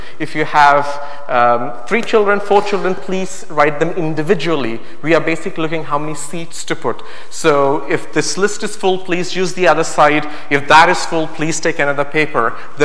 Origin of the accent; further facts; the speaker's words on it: India; I'm from India